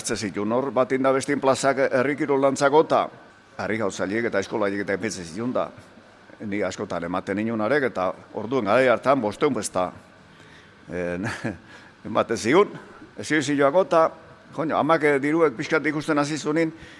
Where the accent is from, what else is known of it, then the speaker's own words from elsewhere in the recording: Loiola, Basque Country, Spain; Loiolakoa. Jaioa naiz, Loiolan, Mandiola Zabazerrien jaioa, ni Loiolatarra sentitu izan naiz beti.